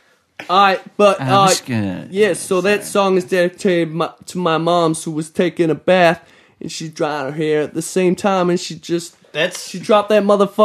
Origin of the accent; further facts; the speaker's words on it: South Australia, Australia; I'm actually from South Australia.